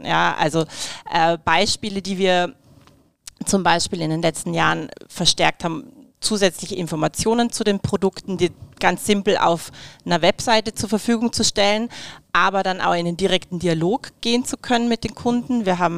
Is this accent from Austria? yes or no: yes; Austria; moved away as an adult; now in Germany; Man hört es wahrscheinlich dann auch, ich komme nicht gebürtig aus Deutschland, sondern aus Österreich, lebe aber schon über 12 Jahre hier.